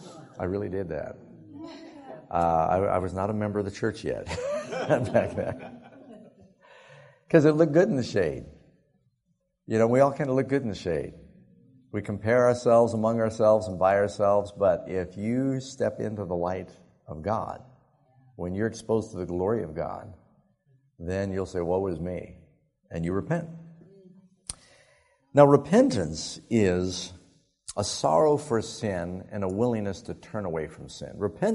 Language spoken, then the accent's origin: English; New York City, New York, United States; I grew up in New York City. I took taxi, bus, walked.